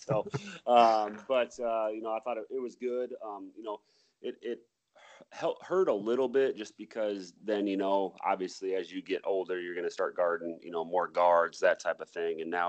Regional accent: Mason City, Iowa, United States; also born or lived in Lake Mills; So I was born in Lake Mills, Iowa, and then I went and we moved actually to Mason City when I was about 4 years old.

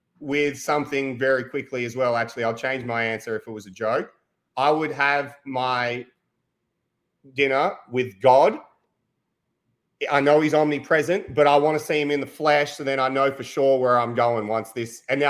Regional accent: Australia; I'm Australian. We eat a lot of lamb in Australia.

